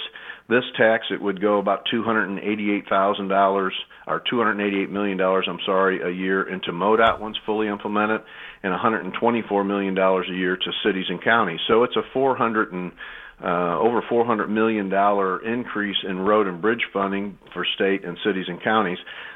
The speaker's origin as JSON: {"language": "English", "town": "St. Louis", "region": "Missouri", "country": "United States", "tie": "born or raised there", "said": "believe me, I grew up in North City, St. Louis."}